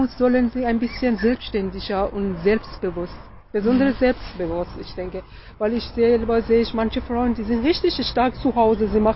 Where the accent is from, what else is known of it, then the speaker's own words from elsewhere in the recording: Iran; German is a second language; besonders in meiner Heimat in Iran, und die immer machen, manchmal mehr als Männer.